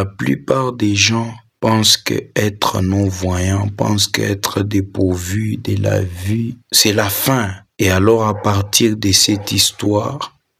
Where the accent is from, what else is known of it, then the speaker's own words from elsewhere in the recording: Likasi, Haut-Katanga, DR Congo; En effet, je suis né à Likasi et j'ai grandi à Likasi.